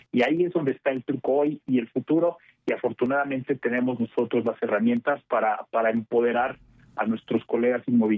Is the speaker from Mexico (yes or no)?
yes; Mexico; moved away as an adult; yo crecí y nací en México, pero en algún momento me quise ir a estudiar una maestría al extranjero